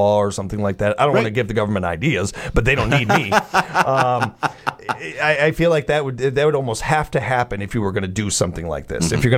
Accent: United States; I'm American.

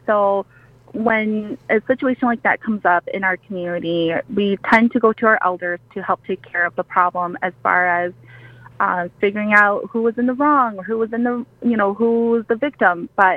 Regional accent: Wausau, Wisconsin, United States; But I was born here. I'm the youngest in the family, and I was the only one that was born here. I'm originally from Wausau.

